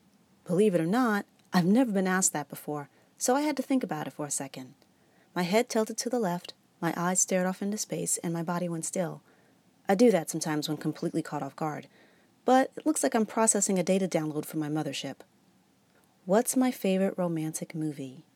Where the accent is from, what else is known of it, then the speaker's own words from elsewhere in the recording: New York City, New York, United States; I grew up in New York City.